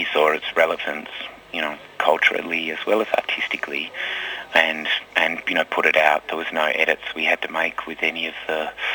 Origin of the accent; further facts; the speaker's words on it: Tasmania, Australia; when I was growing up in Tassie